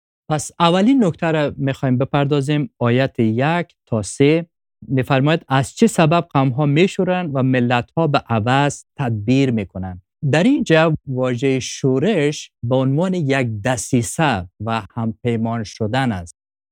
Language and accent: Persian; Afghanistan; خب ما از افغانستان هستیم